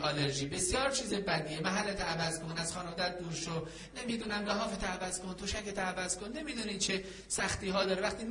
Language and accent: Persian; Iran; به عنوان یک مسلمان و به عنوان یک ایرانی